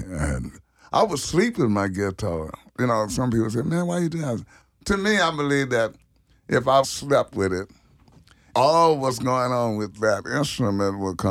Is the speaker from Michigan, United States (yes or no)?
no; Louisiana, United States; I grew up in the Garden District up on Durbany, between First and Second.